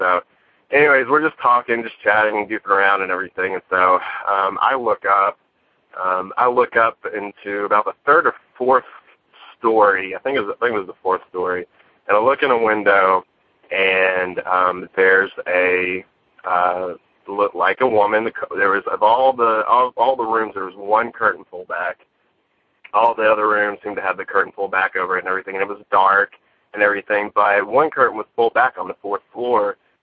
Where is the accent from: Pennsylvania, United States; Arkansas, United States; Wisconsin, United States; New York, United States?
Arkansas, United States; I'm from Arkansas.